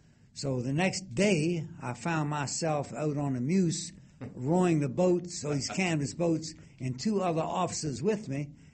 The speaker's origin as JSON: {"language": "English", "town": "Norfolk", "region": "Virginia", "country": "United States", "said": "So, and I come from Norfolk, Virginia, and I heard about these canvas boats."}